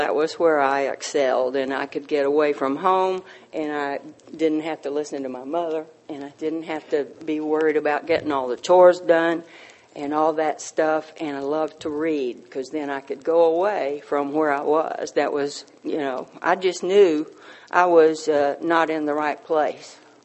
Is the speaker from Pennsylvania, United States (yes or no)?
no; Wimberley, Texas, United States; born there; And I suspect y'all can tell that I come from the South. I was born in Wimberley, Texas